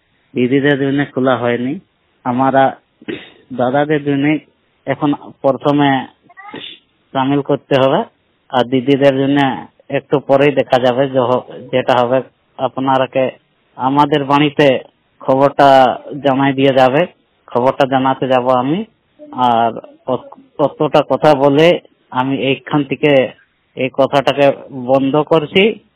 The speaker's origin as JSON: {"language": "Bangla", "region": "Jharkhand", "country": "India", "said": "জেলা সরাইকেলা খরসমা থেকে। আমাদের বাড়ি হচ্ছে কুমার রিডিং।"}